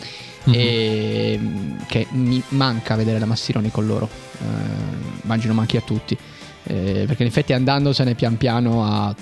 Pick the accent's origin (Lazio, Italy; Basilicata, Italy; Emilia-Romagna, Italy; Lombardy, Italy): Emilia-Romagna, Italy; Sono romagnola, eh?